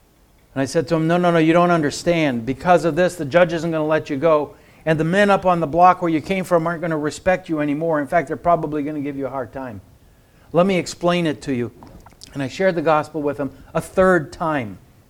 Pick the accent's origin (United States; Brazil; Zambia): Brazil; I was a missionary kid growing up in Brazil